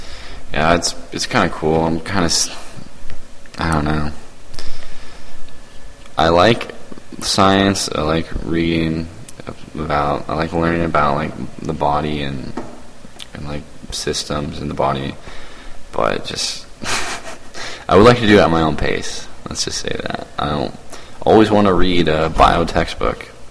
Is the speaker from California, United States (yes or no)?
yes; Santa Barbara, California, United States; I'm from Santa Barbara, California. It's a really nice city. It's kind of a beach town.